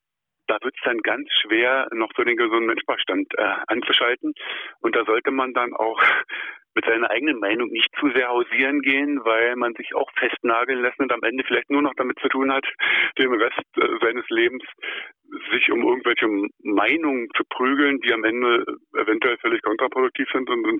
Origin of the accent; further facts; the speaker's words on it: Berlin, Germany; weil ich bin Berliner Junge.